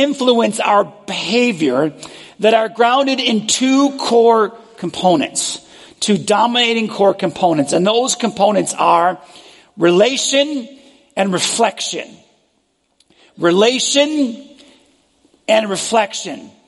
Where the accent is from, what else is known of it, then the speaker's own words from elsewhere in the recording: New York, United States; Remember, like you, I'm imperfect. And I grew up in New York.